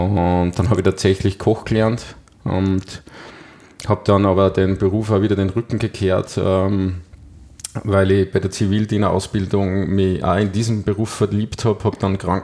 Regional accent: Upper Austria, Austria; ich bin am Fuße des Siriuskugels aufgewachsen. Mhm. Die ersten also 7 Lebensjahre meiner Kindheit.

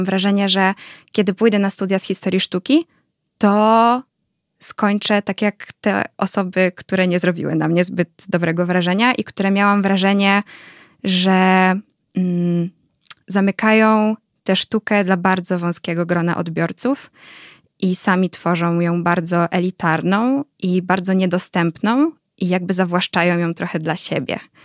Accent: Łódź, Łódź Voivodeship, Poland; Trochę chciałam uciec z Łodzi, bo tak, ja też jestem z Łodzi.

